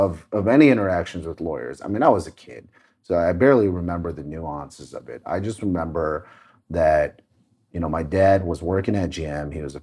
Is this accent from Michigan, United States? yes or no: yes; Bloomfield, Michigan, United States; Well, growing up in Michigan was interesting.